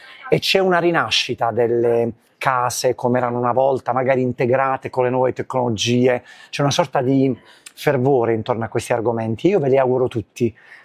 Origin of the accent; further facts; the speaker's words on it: Apulia, Italy; Io sono pugliese, si sente pure dall'accento, ma molto legato alla mia terra.